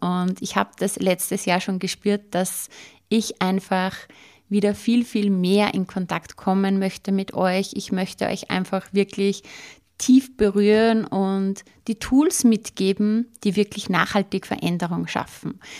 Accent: Austria; Sie ist eine gestandene Frau, wie wir bei uns in Österreich sagen.

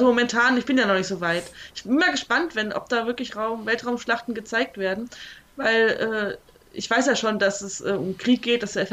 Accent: Kassel, Hesse, Germany; Ich bin ja in Kassel geboren, habe da auch lange gelebt

